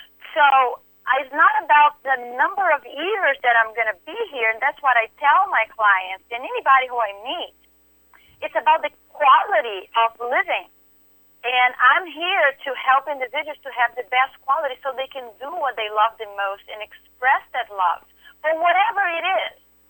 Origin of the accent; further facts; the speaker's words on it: Brazil; English is a second language; now in Atlanta, United States; I'm originally from Brazil and I've been in Atlanta for 21 years.